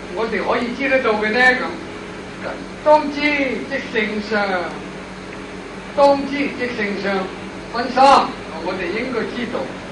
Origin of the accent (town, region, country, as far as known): China